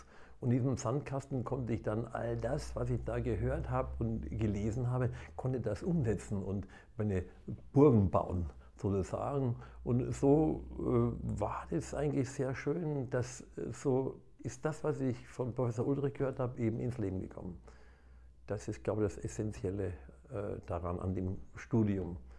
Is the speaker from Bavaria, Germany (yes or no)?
yes; Munich, Bavaria, Germany; Also ich bin Münchner, München geboren